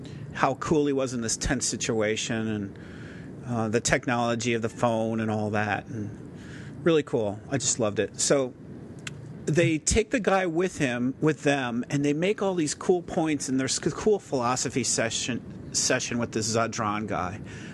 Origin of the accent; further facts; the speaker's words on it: United States; wait a minute, I'm American.